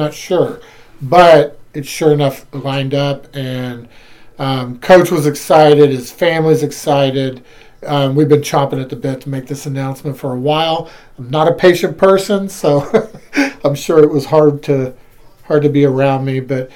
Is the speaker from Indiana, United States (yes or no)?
yes; Madison, Indiana, United States; moved away as an adult; now in Mexico; So I'm born and raised in Madison, Indiana.